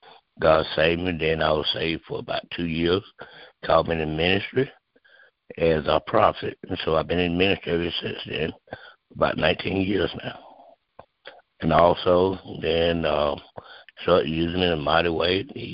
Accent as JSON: {"language": "English", "town": "Irwin", "region": "North Carolina", "country": "United States", "said": "I'm from Irwin, North Carolina."}